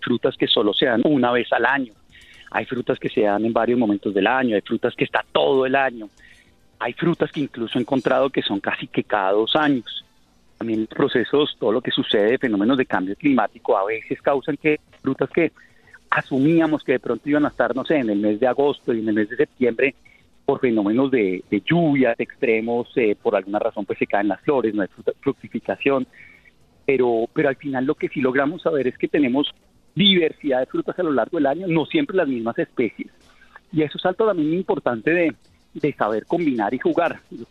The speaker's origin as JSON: {"language": "Spanish", "country": "Colombia", "said": "depende también de nosotros como colombianos que muchas de esas oportunidades se den"}